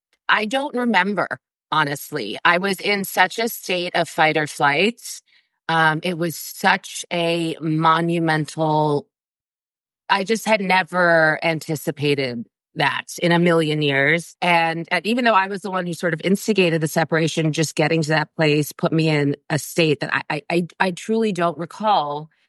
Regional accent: New York City, New York, United States; now in California, United States; Well, I'm originally from New York City, but I live in like Malibu adjacent. I live in sunny California.

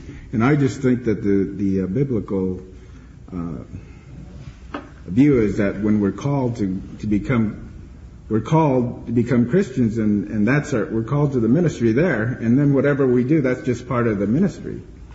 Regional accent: Visalia, California, United States; my background is that I was raised in Visalia, and I went to high school there.

